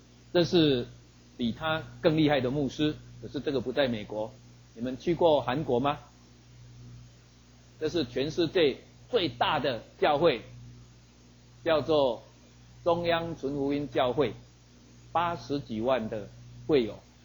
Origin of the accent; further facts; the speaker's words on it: Taiwan; 我们台湾人，我们台湾人在过年的时候，在求福的时候